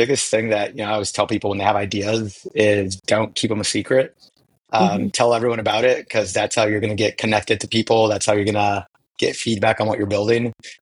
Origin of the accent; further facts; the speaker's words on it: Chicago, Illinois, United States; I grew up in Pilsen, for those who are familiar with Chicago, and Guillermo grew up in Little Village.